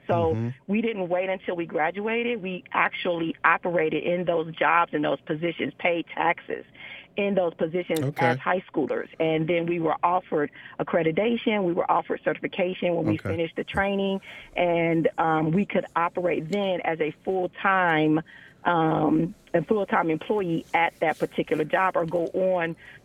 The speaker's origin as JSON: {"language": "English", "town": "Dayton", "region": "Ohio", "country": "United States", "tie": "born or raised there", "said": "I grew up in Dayton, Ohio, and I went to a high school called John H. Patterson Cooperative High School."}